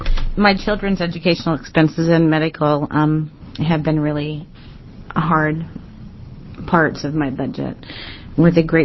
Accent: Beaverton, Oregon, United States; I'm actually from Beaverton, Oregon, and I am a single parent of two girls.

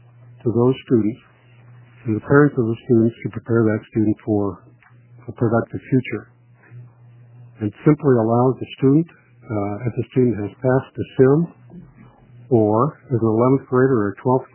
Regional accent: Minnesota, United States; born there; my home state, state of my birth, Minnesota

